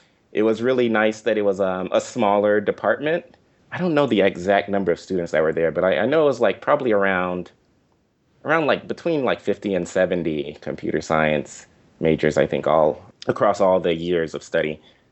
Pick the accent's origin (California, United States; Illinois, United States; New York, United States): California, United States; Inglewood; I grew up specifically in Inglewood. And, you know, Inglewood is, like, a Black neighborhood.